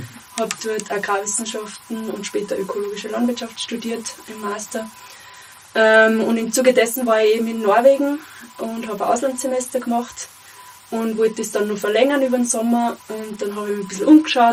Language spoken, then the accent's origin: German; Salzburg, Austria; Aus dem Lungau.